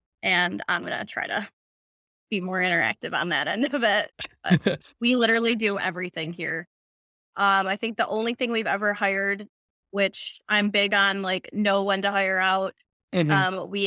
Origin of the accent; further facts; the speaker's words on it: Buffalo, New York, United States; But I am 26 years old. I'm from Buffalo, New York.